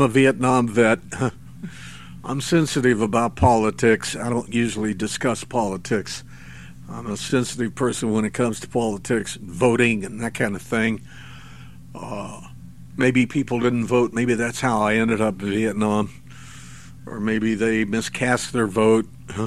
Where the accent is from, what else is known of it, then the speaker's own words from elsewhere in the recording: New Mexico, United States; now in San Francisco Bay Area, United States; I come from New Mexico originally, I think you know that, but I worked in West Texas, Arizona, and then I've been in the San Francisco Bay Area over 40 years.